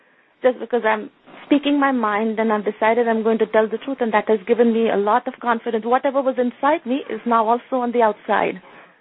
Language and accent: English; United States; So I was really glad that I am here and I felt confident of doing justice because I'm an American.